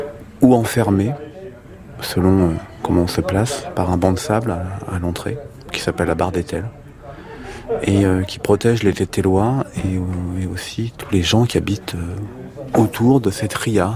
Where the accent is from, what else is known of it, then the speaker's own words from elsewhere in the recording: Paris, Île-de-France, France; Moi, je suis parisien, je suis du nord-est parisien, précisément.